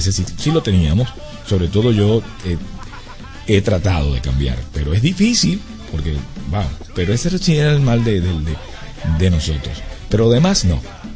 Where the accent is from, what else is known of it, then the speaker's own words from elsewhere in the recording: Venezuela; Pero es muy nuestro, es muy del venezolano.